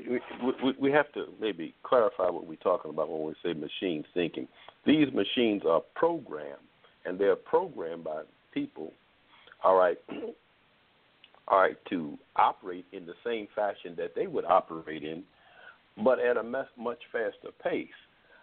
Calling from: Baltimore, Maryland, United States; I'm calling from Baltimore, Maryland.

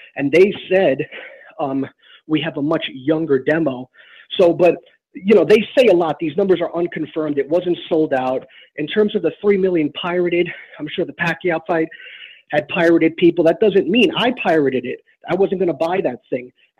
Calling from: New Jersey, United States; from New Jersey, Northern New Jersey.

